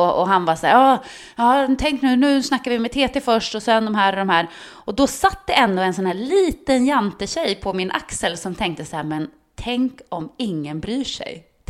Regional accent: Norrland, Sweden

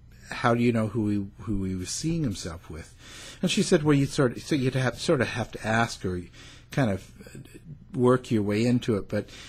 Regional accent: Canada; But that's because we are Canadian

